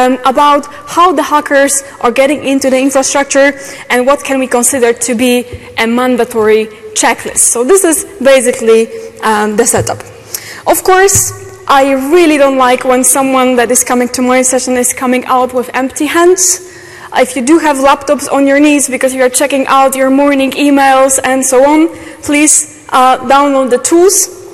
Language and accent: English; Poland; Welcome on my session. As you see, my complex surname, I'm from Poland